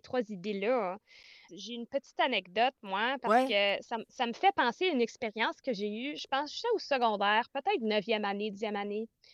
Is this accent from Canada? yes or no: no; Colombia; accent: Franco-Colombian; je vais, tu sais, drum up un peu mon accent franco-colombien pour vraiment l'agacer